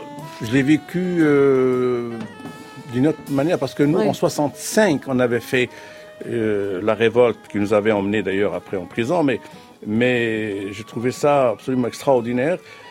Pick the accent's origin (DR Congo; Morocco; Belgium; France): Morocco; alors que chez nous, au Maroc, en 65, il y a eu des manifestations, il y a eu des centaines de morts.